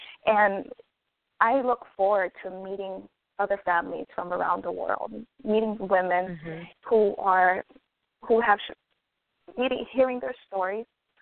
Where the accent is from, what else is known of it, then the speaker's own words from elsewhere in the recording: Hawaii, United States; also born or lived in New Mexico; So I was born in New Mexico, raised mm-hmm. in Hawaii, and I have residence in Arizona.